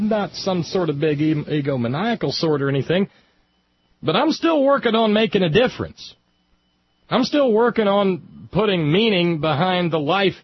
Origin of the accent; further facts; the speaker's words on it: Appalachia, United States; But I'm an Appalachian.